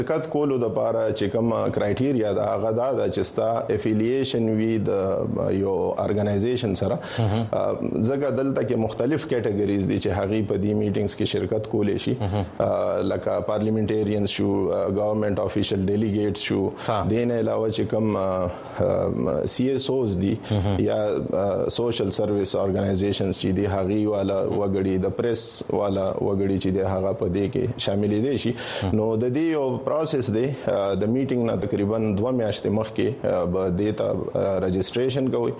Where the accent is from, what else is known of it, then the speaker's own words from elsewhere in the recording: Khyber Pakhtunkhwa, Pakistan; now in Peshawar, Pakistan; زما تعلق د قبایلی سیمو او رگزی ضلع سره دی خو دا وخت مونږ په پیښور کې میشته یو.